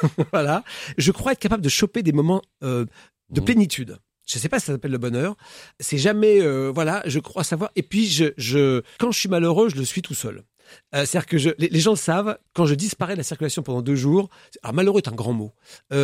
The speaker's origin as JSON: {"language": "French", "town": "Lens", "region": "Hauts-de-France", "country": "France", "accent": "Nord", "said": "Je suis l'accent du Nord."}